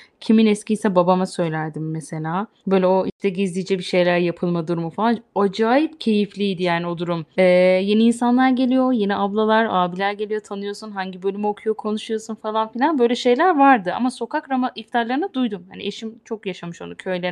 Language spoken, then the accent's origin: Turkish; Malatya, Turkey; Çünkü biz Malatyalıyız ve bunu neden söyledim bilmiyorum.